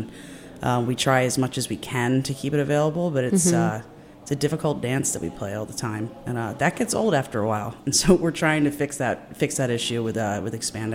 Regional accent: Silver Spring, Maryland, United States; I am. I was actually born and raised in Silver Spring.

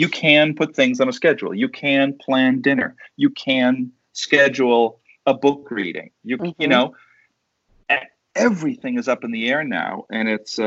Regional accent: Boston, Massachusetts, United States; I'm from the Boston area. I have no idea why I said Boston area. I'm from Boston.

